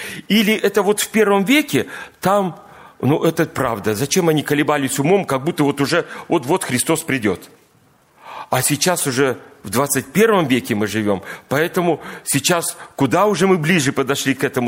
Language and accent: Russian; Kemerovo, Kemerovo Oblast, Russia; now in Kansk, Russia; У меня есть брат-близнец … Мы вместе совершаем служение в Канске, сами родом из Кемерово, переехали туда уже более 20 лет.